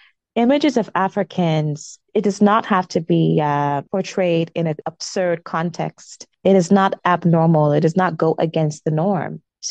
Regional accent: Atlanta, Georgia, United States; I did grow up in America. I was raised in the United States, in Atlanta, Georgia. I emigrated there when I was 2 years old.

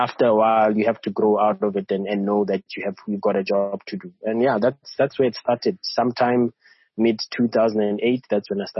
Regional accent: Bethlehem, Free State, South Africa; Growing up, I'm from Bethlehem in the Free State.

